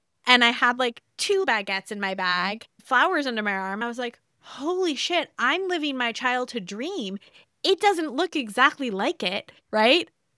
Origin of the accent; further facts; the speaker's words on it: New York, United States; I grew up on Long Island. I went to NYU. I moved back to Long Island to my mom's house. I moved to Queens.